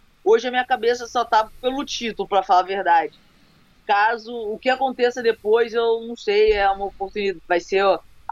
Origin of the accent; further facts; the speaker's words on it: Rio de Janeiro, Brazil; Sim, sou carioca da gema. Sempre morei.